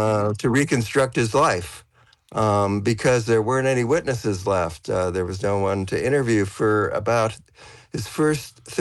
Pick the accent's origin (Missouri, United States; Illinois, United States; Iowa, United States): Iowa, United States; Dubuque; Well, first of all, I have to say that I'm from Dubuque. I grew up in Dubuque. I'm a dyed-in-the-wool Dubuquer. So, yeah, I mean, this is really a dream to come home to Iowa.